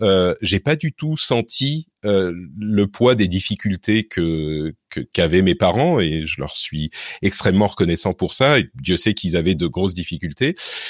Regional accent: Paris, Île-de-France, France; also born or lived in Lebanon; je suis né au Liban et mes parents ont quitté le pays au moment de la guerre, au début de la guerre du Liban, donc dans les années 70. Et on est arrivé à Paris, en France, un petit peu déboussolé

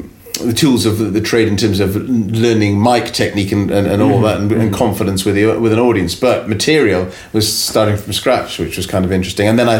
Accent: United Kingdom; And being British at that time, we're talking about 140 years

